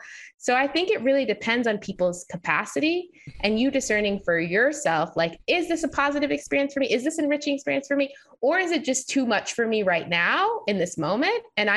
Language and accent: English; New York, United States; I grew up in New York, so I had never experienced racism before, at least not blatantly.